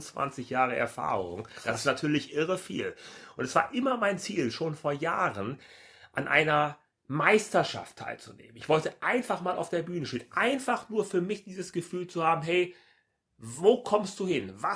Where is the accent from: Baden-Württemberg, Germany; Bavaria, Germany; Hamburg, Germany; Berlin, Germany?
Hamburg, Germany; ich komme aus Hamburg, ich bin Personal Trainer